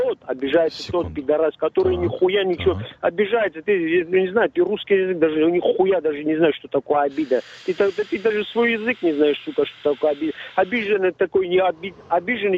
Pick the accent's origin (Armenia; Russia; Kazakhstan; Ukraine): Armenia; Я что тебя, нахуй, кто-то узбек, таджик или что ли? Я армянин, пидорас?